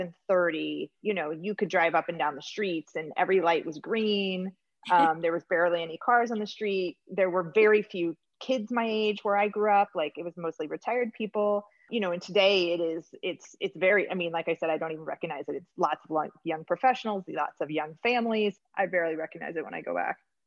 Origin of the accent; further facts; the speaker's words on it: Naples, Florida, United States; now in San Francisco, United States; I'm originally from Naples, Florida, although my mom's family was always from Napa.